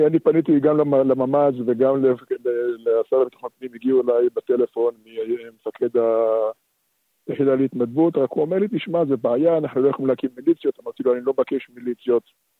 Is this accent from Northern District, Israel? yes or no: no; Jerusalem, Jerusalem District, Israel; אני מירושלים, רמת שלמה, מרחק יריקה משכונת שועפאט, ממש נגיעה.